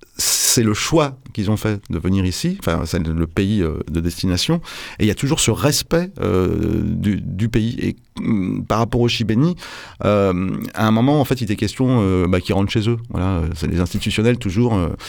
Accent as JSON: {"language": "French", "region": "Île-de-France", "country": "France", "tie": "born there", "also_born_or_lived": "Brittany", "said": "Voilà, je suis français. Je m'inscris bien tanké ici. Je me définis pas d'une zone. Enfin, j'ai pas une attache spécifique. Je suis né en région parisienne. J'ai vécu longtemps en Bretagne."}